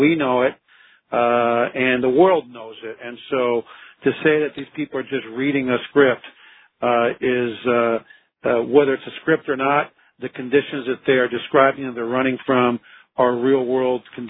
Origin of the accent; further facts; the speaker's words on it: United States; And quite frankly, as an American, it is to me, this evokes more images to me of 1984